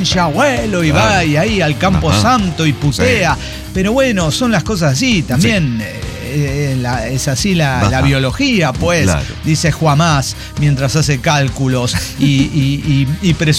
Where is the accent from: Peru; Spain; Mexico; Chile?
Peru; Es que soy peruana. Escúcheme, soy del Perú, en Perú.